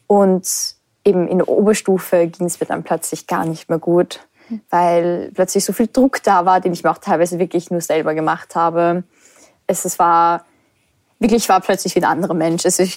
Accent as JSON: {"language": "German", "region": "Lower Austria", "country": "Austria", "said": "Genau, ich komme aus dem Waldviertel."}